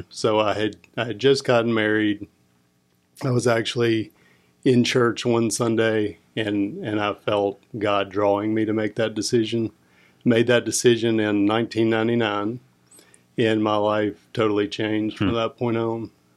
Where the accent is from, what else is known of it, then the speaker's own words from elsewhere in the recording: Vestavia Hills, Alabama, United States; Yeah, I grew up in Birmingham in a suburb, Vestavia Hills.